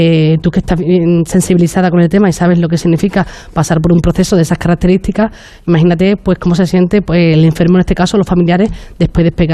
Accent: San Bartolomé de la Torre, Andalusia, Spain; que también es de mi pueblo, de San Bartolomé de la Torre.

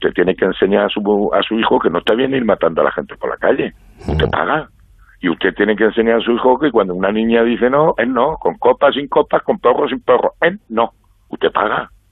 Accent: Castilla-La Mancha, Spain; Yo es que soy manchego y me gusta que se me entienda.

